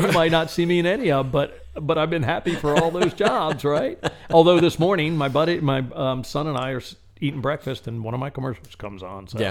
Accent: Miami, Florida, United States; When I was growing up in Miami, the only way my grandparents could learn English was my mother and her brothers and sisters teaching them in the house.

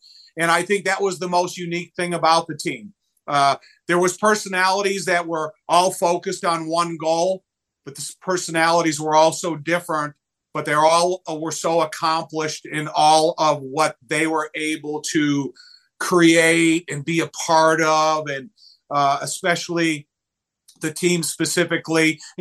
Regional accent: Joliet, Illinois, United States; now in Northbrook, United States; Yeah, I lived in Northbrook, but I grew up in Joliet.

